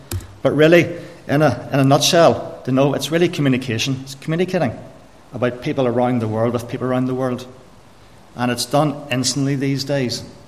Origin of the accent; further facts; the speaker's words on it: Austria; also born or lived in Carrickfergus, United Kingdom; I was born in Carrickfergus, stayed there for about a year and a half. My parents decided to move to Austria as missionaries. I was brought up in Austria.